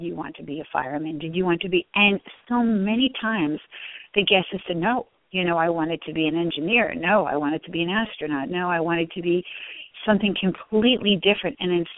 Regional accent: Atlantic City, New Jersey, United States; born there; I was born in Atlantic City, and I think I was only a couple hours old

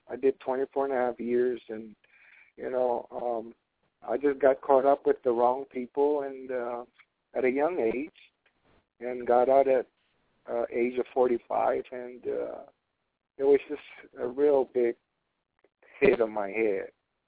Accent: Guam; You know, I'm a Chamorro. I'm originally from Guam.

